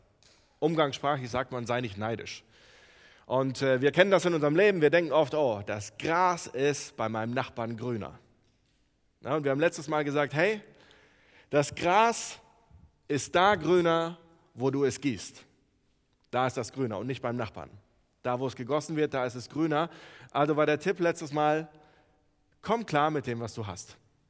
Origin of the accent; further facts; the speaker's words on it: Neuss, North Rhine-Westphalia, Germany; ich komme aus Neuss, ich bin Jugendreferent